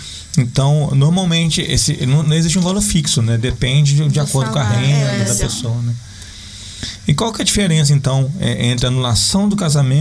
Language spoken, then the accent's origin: Portuguese; Brazil; Até porque eu sou brasileiro, não desiste.